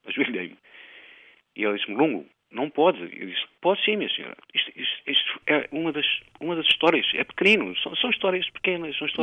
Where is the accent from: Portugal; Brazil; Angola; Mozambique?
Mozambique; moved away; Regressei agora em janeiro de 2013 e tive até março. 39 anos sem ver a minha terra.